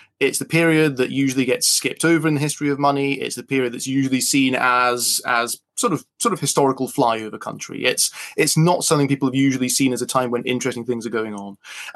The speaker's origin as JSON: {"language": "English", "region": "England", "country": "United Kingdom", "tie": "born or raised there", "also_born_or_lived": "Edinburgh, Scotland", "said": "I'm originally from Scotland. I'm from Edinburgh, but I grew up in England."}